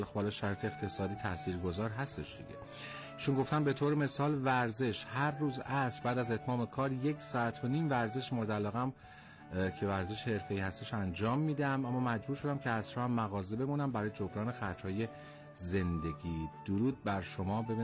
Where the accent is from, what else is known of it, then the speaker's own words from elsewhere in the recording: Kerman, Iran; خب حالا اصالتا خودم کرمانی هستم